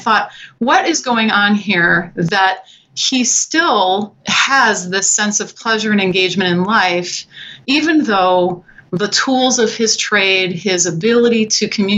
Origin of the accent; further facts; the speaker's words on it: Milwaukee, Wisconsin, United States; I am in Milwaukee, Wisconsin, which is my hometown.